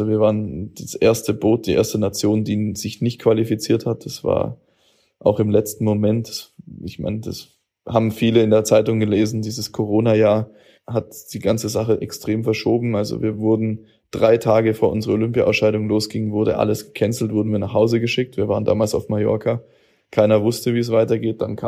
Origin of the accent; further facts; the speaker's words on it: Hochzoll, Bavaria, Germany; Das ist so meine Gegend. Ich bin aus Hochzoll